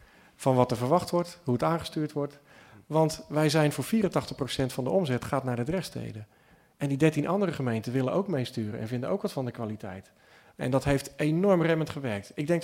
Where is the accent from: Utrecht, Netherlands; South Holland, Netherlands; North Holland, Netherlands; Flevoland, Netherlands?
South Holland, Netherlands; Bleskensgraaf; Ik kom zelf uit Bleskensgraaf, dat is de gemeente Molenwaard